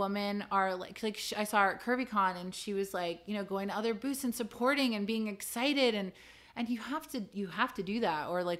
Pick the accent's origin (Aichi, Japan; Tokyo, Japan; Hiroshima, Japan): Tokyo, Japan; I think a part of that was growing up in Tokyo